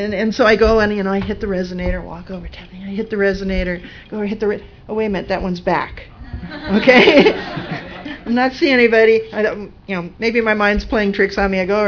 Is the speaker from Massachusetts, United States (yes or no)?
no; St. Louis, Missouri, United States; I'm visiting from St. Louis